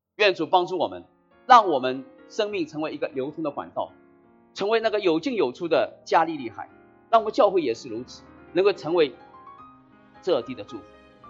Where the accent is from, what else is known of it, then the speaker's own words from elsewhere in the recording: China; 我们中国人太明白了，有什么样的力量过什么样的日子